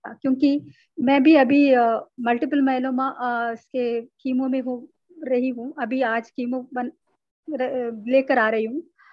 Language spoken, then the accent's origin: Hindi; South India, India; हमारे यहाँ, मैं साउथ इंडियन हूँ